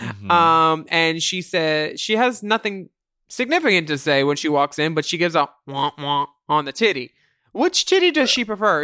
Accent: Florida, United States; I talked about being from Florida and shit, and they didn't show any of that.

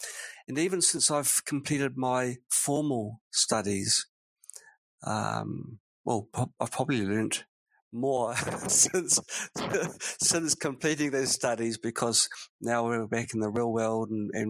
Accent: New Zealand; it was a normal childhood, nothing remarkable really, but it was in sunny New Zealand. It's a small country.

